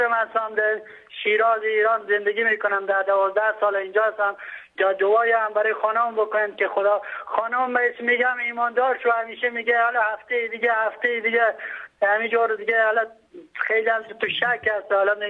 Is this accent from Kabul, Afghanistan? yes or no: no; Mazar-i-Sharif, Balkh, Afghanistan; now in Iran; من افغانی هستم، از مزار هستم، ولی در ایران زندگی میکنم. … فامیل ایماندار شدم و مثل ایمان آوردم.